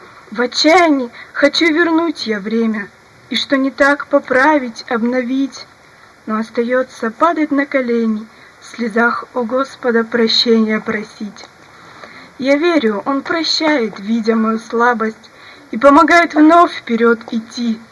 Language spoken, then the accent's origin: Russian; Kurganinsk, Krasnodar Krai, Russia; я из Курганинска.